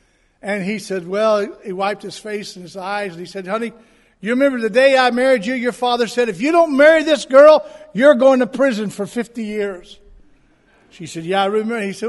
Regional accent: Miami, Florida, United States; born there; I was born in Miami, Florida, as a matter of fact. I'll tell you a little more about my family, who were from Carolinas.

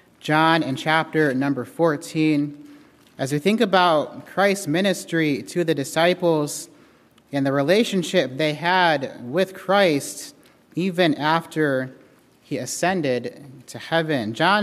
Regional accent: Kenya; Growing up in Kenya, my dad would always tell myself and my brother that there's always somebody watching

